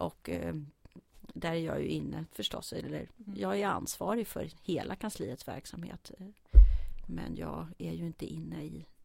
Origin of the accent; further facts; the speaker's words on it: Sollentuna, Stockholm County, Sweden; also born or lived in Lund / United States; jag kommer från Stockholm. Absolut. Jag är uppvuxen i Sollentuna och sen har jag bott i Stockholm i större delen av mitt liv med en kort utflykt till Lund och en lite längre utflykt till USA. Men det är väldigt länge sedan nu.